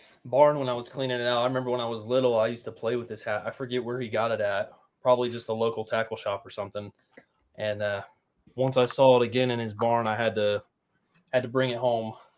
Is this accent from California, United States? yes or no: no; Riverside, Ohio, United States; I grew up in Riverside, Ohio. I know that's not a very exciting one, but Riverside.